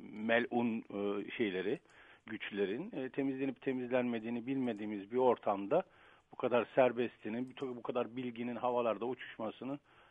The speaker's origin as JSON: {"language": "Turkish", "region": "Black Sea Region", "country": "Turkey", "said": "Ben 45 yaşındayım. Aşağı yukarı 45 senedir Karadenizliyim kendim."}